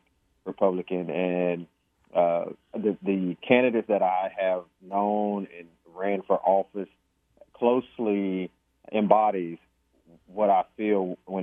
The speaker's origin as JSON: {"language": "English", "town": "Oakman", "region": "Alabama", "country": "United States", "said": "I'm from Oakman, Alabama, 36 years old."}